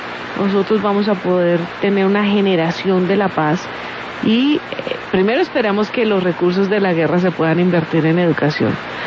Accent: Colombia; nosotros como colombianos

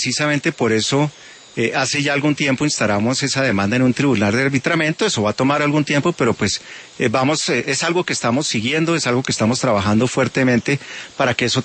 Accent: Colombia; como país, como colombianos

